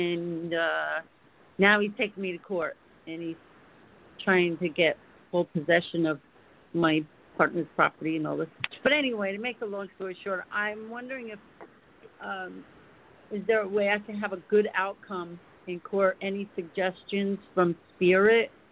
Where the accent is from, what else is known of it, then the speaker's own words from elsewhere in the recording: New York, United States; now in Chicago, United States; I live in Chicago. I'm originally from New York, and I hit the big 6-0 this year.